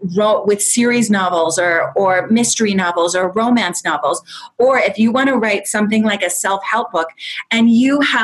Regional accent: Iowa, United States; because I'm from Iowa. I did my undergraduate at Iowa

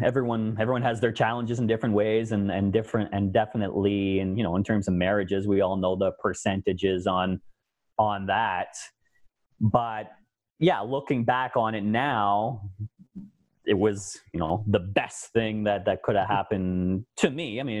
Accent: Kingston, Ontario, Canada; moved away; I grew up sailing in Kingston, Ontario. Then I moved out west.

